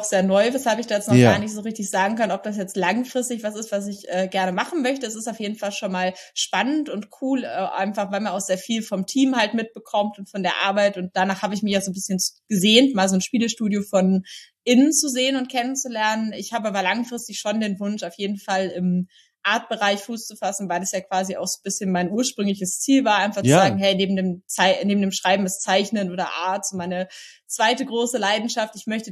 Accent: Bavaria, Germany; weil ich bin in der Nähe von München halt geboren und aufgewachsen. Das heißt, es ist ein bisschen hier so meine Hood. Ich kenne so München von Kindheit an.

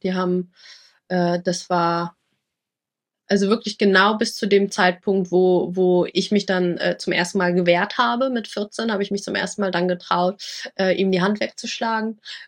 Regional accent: Lower Saxony, Germany; ich habe in Rheinland-Pfalz angezeigt, da habe ich zu der Zeit gelebt. Der Fall ist aber in Niedersachsen passiert, wo ich aufgewachsen bin.

